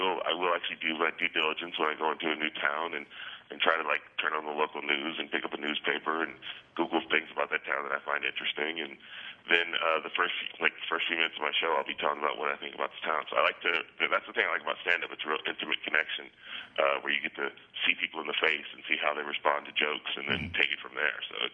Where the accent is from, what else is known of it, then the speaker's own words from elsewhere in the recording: Palo Alto, California, United States; born there; When I was born in Palo Alto, no, I didn't grow up there. I was only there for 2 months.